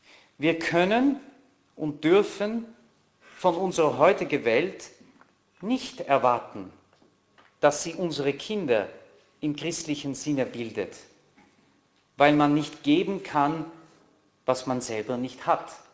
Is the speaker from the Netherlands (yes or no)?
yes; Netherlands; vergessen Sie nicht, ich bin Niederländer, ich bin aufgewachsen in den Niederlanden